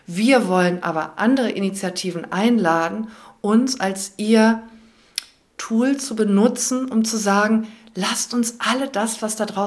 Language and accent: German; Cologne, North Rhine-Westphalia, Germany; gerade als Kölnerin